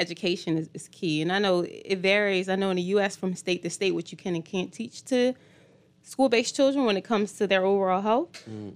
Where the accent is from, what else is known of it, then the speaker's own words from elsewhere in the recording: Philadelphia, Pennsylvania, United States; now in Atlanta, United States; Yeah, but I'm from the East Coast, so originally from the Philadelphia, New Jersey area.